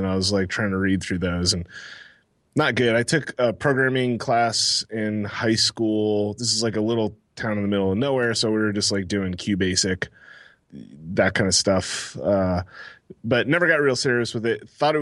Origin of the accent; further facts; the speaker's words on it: Texas, United States; I was living in Texas. So I'm from Texas originally